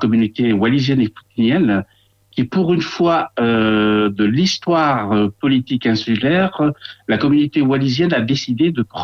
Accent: Houaïlou, North Province, New Caledonia; Kanak, je suis Kanak et je suis originaire de la commune de Wailou, donc qui est une commune en fait qui se situe dans le centre de la Grande Terre, la plus grande île.

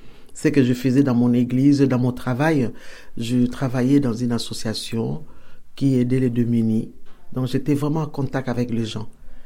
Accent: DR Congo; moved away as an adult; now in France; je suis de la nationalité, je suis une Africaine, je suis du Congo, RDC, République démocratique du Congo. J'ai 62 ans.

